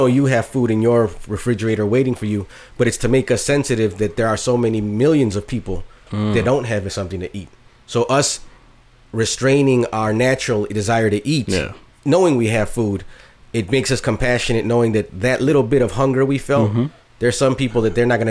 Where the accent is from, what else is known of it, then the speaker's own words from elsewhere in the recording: Chicago, Illinois, United States; I was born and raised in Chicago.